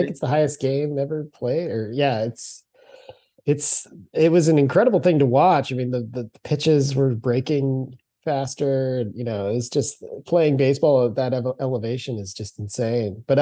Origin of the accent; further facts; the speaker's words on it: San Diego, California, United States; I remember growing up in San Diego and, you know, not being a great athlete